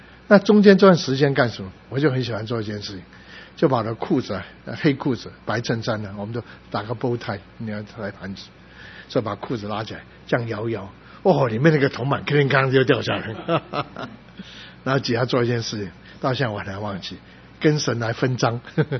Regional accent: Guangdong, China

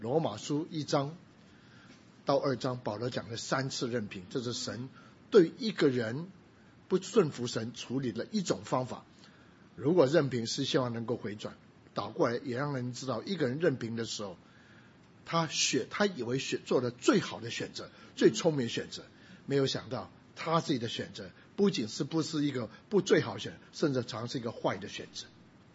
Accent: Guangdong, China; 我们广东人最喜欢吃咸鱼，听说福州人很喜欢吃咸鱼

